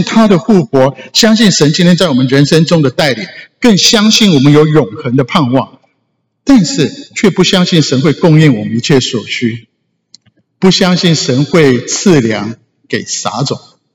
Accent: Taiwan; 我从台湾来，我稍微讲一下台语。

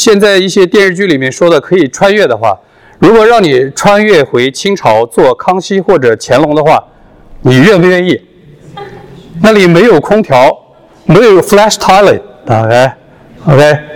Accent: Anhui, China; now in United States; 因为我是长江支流青弋江边长大的。

